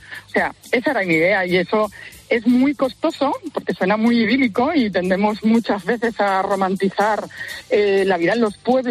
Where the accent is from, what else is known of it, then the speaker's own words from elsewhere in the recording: Casas de Ves, Castilla-La Mancha, Spain; hace 5 años ya que, por circunstancias de la vida, regresé a mi pueblo, a Casas de Bes.